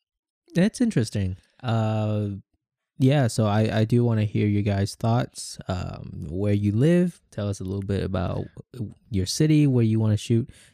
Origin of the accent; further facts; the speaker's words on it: Saigon, Ho Chi Minh City, Vietnam; English is a second language; okay, so my hometown is Saigon, but I think I've been kind of distant to it.